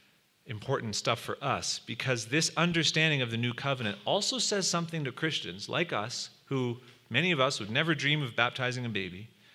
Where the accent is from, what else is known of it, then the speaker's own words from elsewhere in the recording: Saskatchewan, Canada; now in Alberta, Canada; I'm from Saskatchewan, I can make that joke.